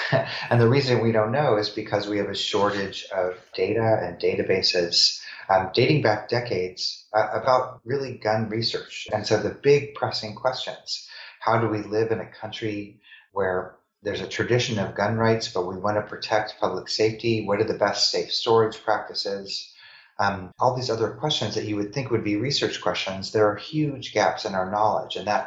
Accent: Missouri, United States; And I grew up in Missouri, and, you know, before 2007, 2008, as I mentioned before, Missouri had a strong history of gun ownership.

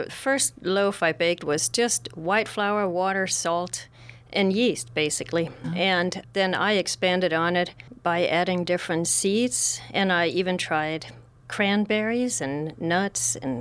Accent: Denmark; I'm from Denmark, and bread is a pretty big thing over there

